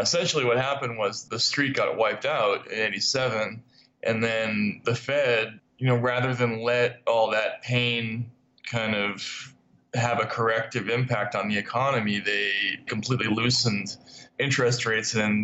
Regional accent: Jersey City, New Jersey, United States; I am from Jersey City.

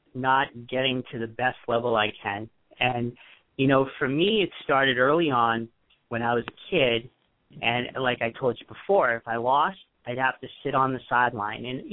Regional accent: Brooklyn, New York, United States; when I grew up in Brooklyn, we would go down to the park

